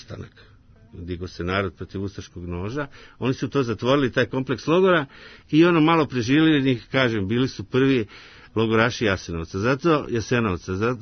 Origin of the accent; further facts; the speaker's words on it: Krajina, Croatia; mi Srbi iz Krajine u identitetskom kodu nosimo Kosovo.